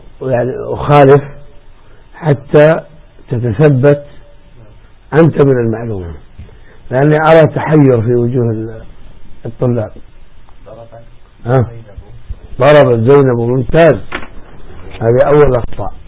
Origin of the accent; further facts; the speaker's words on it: Saudi Arabia; هذا ما يظهر عندنا في السعودية فقط عندكم هنا أشياء كثيرة عجيبة عندكم